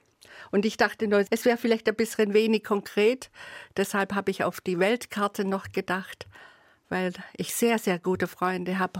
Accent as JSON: {"language": "German", "region": "Baden-Württemberg", "country": "Germany", "said": "als Schwabe, da bist immer gut aufgehoben, sage ich jetzt mal."}